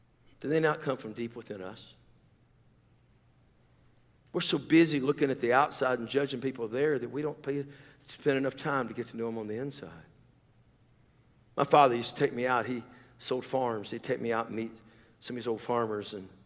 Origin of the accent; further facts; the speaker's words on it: Tennessee, United States; I was the first guy in my family. I'm from Tennessee. We were lucky to have electricity, all right?